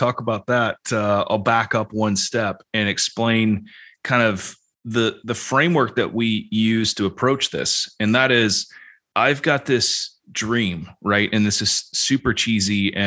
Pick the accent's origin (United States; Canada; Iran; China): China; accent: American; also born or lived in Scotland; now in United Kingdom; I'm an American with an American accent, but I grew up in China, but I've lived in Scotland for 10 years and now British.